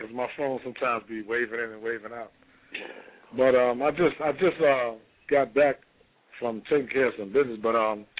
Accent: Harlem, New York, United States; now in Albany, United States; I was born and raised in Harlem, but I now live in Albany, the Capital District area.

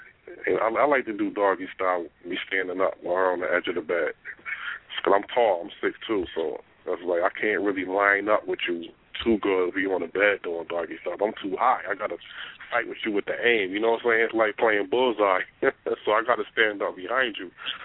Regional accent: Hartford, Connecticut, United States; I'm from Hartford, Connecticut.

